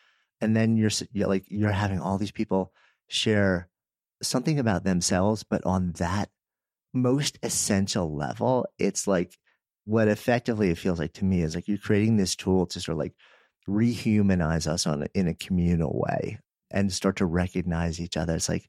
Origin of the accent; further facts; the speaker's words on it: Northeast, United States; now in Boulder, United States; And I grew up in the Northeast and like with all these old growth trees